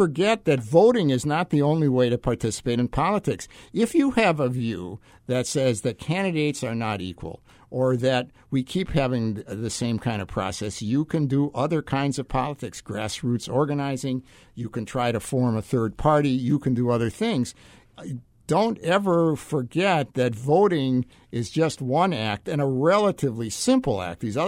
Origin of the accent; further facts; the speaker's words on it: Milwaukee, Wisconsin, United States; I grew up in Milwaukee, and the expression that would be used there would be, years ago, things was different.